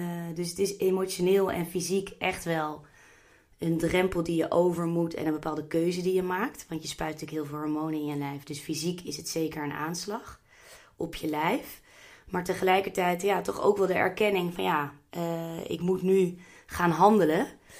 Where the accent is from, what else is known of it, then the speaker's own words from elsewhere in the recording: The Hague, South Holland, Netherlands; Ik kom bijvoorbeeld uit Den Haag.